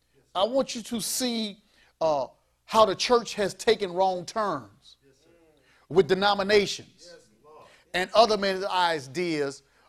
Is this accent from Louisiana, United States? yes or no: yes; Gosmo, Louisiana, United States; We was living in Gosmo. I grew up in Gosmo before we moved to Gonzales. We were living in Gosmo